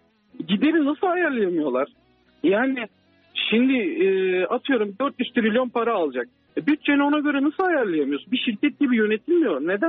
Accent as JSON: {"language": "Turkish", "town": "Karşıyaka", "region": "İzmir", "country": "Turkey", "said": "Karşıyakalıyım tabii."}